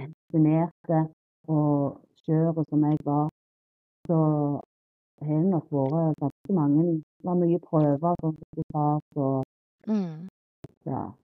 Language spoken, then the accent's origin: Norwegian; Rogaland, Norway; Jeg kom jo fra Rogaland.